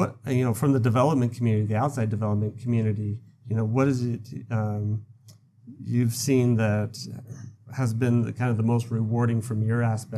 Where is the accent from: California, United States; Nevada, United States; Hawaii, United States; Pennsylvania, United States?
Nevada, United States; You know, I grew up in the Valley, but here in Henderson, I'm new to Henderson